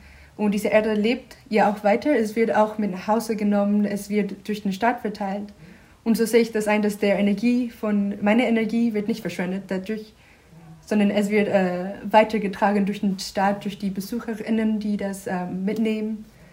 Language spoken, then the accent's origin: German; Guatemala; now in Germany; Ich komme aus Guatemala und wohne seit 5 Jahren in Deutschland.